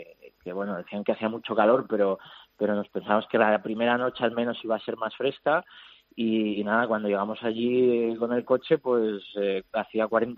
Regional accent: Aranda de Duero, Castile and León, Spain; además yo soy de Aranda de Duero, de Burgos

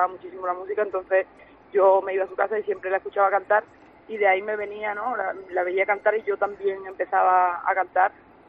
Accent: Huelva, Andalusia, Spain; a todo lo que me está apoyando mi tierra, que es Huelva

